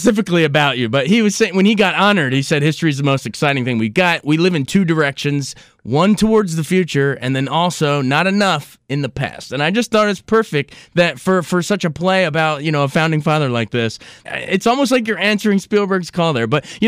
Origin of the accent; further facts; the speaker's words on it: Frederick, Maryland, United States; I mean, because I grew up in Frederick and, you know, it's Francis Scott Key is buried in Frederick.